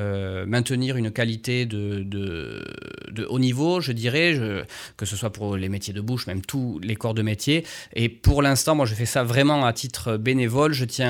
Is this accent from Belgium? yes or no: no; Occitanie, France; S'ils viennent ici, chez nous, dans le Lot, c'est pas pour rien.